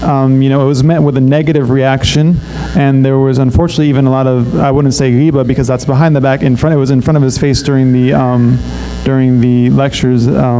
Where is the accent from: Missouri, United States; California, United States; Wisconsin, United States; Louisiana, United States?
California, United States; San Diego; I'm from San Diego, California.